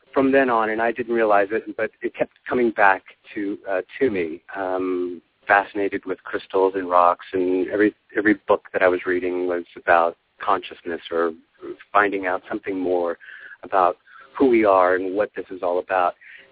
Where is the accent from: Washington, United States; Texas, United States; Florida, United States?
Texas, United States; So I grew up in Texas, outside of Houston, and I got involved in the dance, thankfully, and made it to New York.